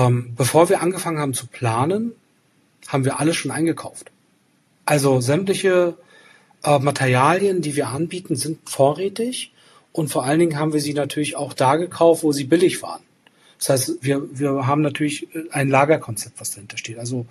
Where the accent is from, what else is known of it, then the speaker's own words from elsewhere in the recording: Rostock, Mecklenburg-Vorpommern, Germany; Also Fokus ist jetzt gerade Berlin natürlich und dann Rostock als meine Heimatstadt.